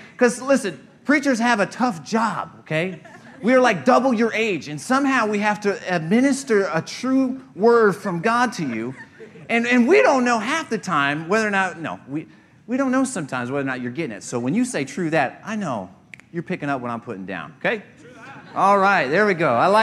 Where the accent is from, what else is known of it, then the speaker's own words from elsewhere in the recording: Colorado, United States; Well, listen, I am from Colorado, and I'm a geek